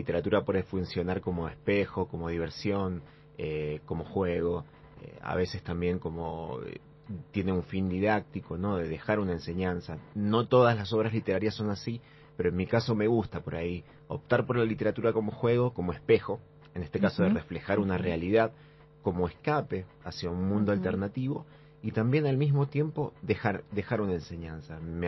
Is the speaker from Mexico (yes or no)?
no; Guaymallén, Mendoza, Argentina; si bien soy de Guaymallén, sí